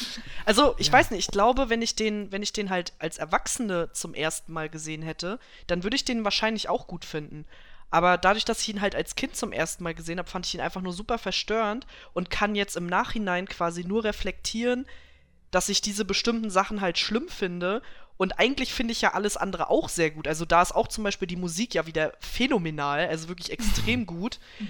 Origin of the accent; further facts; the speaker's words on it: Northern Germany, Germany; Norddeutschland.